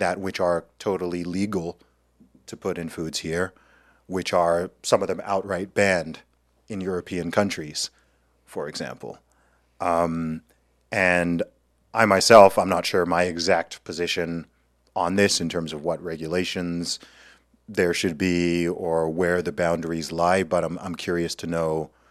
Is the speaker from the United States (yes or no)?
no; England, United Kingdom; I'm not from the USA. I'm from England.